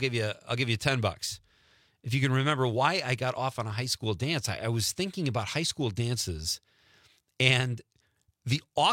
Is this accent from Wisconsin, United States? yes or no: yes; Marinette, Wisconsin, United States; Growing up in Marinette, we had a dance every weekend.